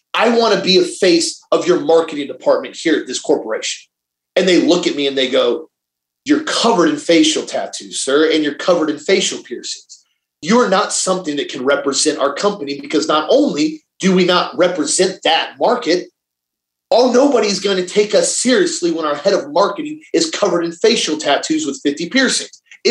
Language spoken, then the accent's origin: English; the South, United States; And I had to learn that, because in the younger I grew up in the South